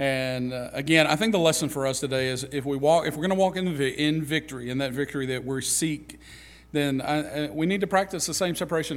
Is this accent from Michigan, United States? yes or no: no; Alabama, United States; also born or lived in Alaska / North Dakota; Alabama. I was born in Alabama. I'm an Alabamian. Even though I lived all over creation with my dad's military career and all that, I'm still an Alabamian.